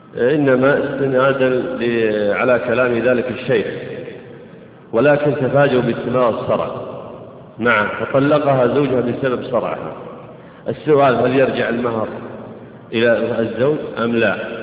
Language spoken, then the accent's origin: Arabic; Kuwait; لما كنت من القصيم أنا شاعر من الكويت